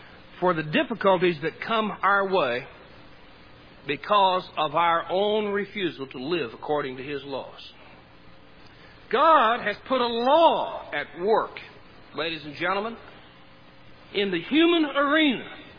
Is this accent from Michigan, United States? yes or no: no; Mulberry Grove, Illinois, United States; I'm from Mulberry Grove, Illinois. And we weren't the smartest people in the world.